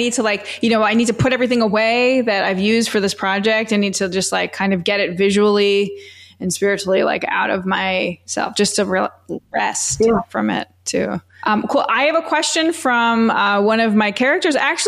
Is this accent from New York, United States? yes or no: yes; Brooklyn, New York, United States; now in Boca Raton, United States; So listen, I'm in Boca Raton. I'm from Brooklyn originally.